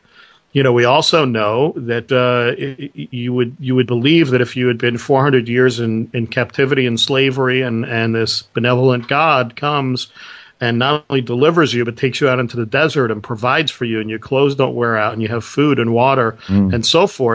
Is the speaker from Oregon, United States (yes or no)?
no; Brooklyn, New York, United States; I'm from Brooklyn, pal.